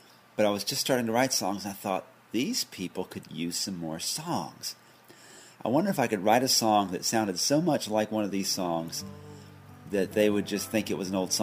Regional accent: North Carolina, United States; Say I was touring up north, I'd say I'm from North Carolina, and they go, oh, North Cackalacky. It's sort of like they were making fun of the way we talk or something like that.

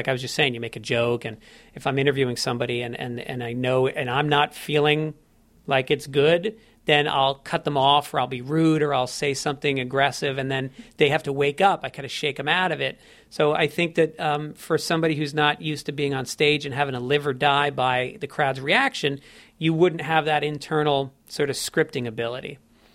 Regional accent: Ireland; and it's just I'm Irish.

